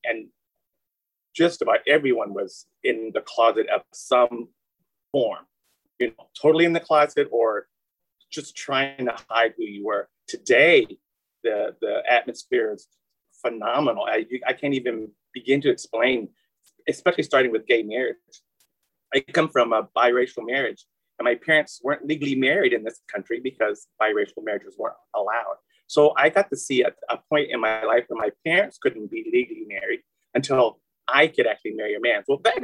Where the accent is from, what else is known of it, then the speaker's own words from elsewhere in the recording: Germany; moved away as an adult; now in New York City, United States; I was born and raised in Germany, but I was back in Europe, had gotten out of the military